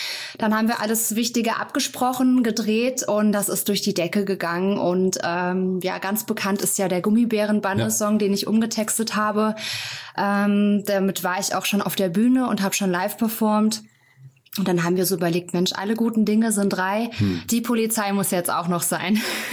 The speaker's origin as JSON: {"language": "German", "town": "Burghaun", "region": "Hesse", "country": "Germany", "tie": "born or raised there", "also_born_or_lived": "Fulda", "said": "ich bin ein Burkauner Mädchen und bin dort auch aufgewachsen. Meine Eltern haben dort ein Haus gekauft."}